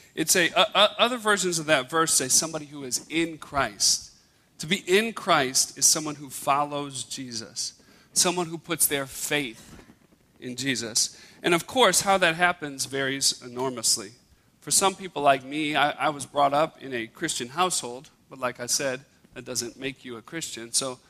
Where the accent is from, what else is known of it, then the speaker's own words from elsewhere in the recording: Chicago, Illinois, United States; And I'm from Chicago. And she's from St. Louis. And being from Chicago makes me a Cubs fan